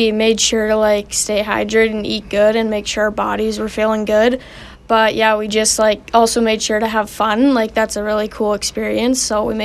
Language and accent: English; Olds, Alberta, Canada; I'm 18 and I'm from Olds.